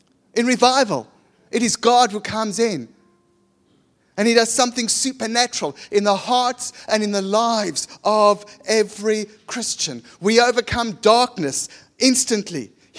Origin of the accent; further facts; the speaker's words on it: South Africa; accent: South African; As posh as a South African accent will ever get, so you better love me for it.